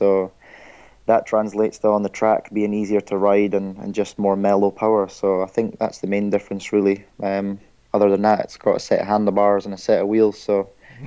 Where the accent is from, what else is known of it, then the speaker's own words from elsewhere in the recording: United Kingdom; I think as a British rider, you can't beat it. You got your home crowd behind you